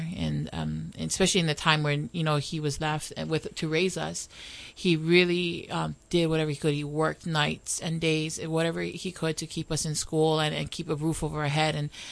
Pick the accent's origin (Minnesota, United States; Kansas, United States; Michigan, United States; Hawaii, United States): Hawaii, United States; Pearl City; I grew up in Palisades in Pearl City.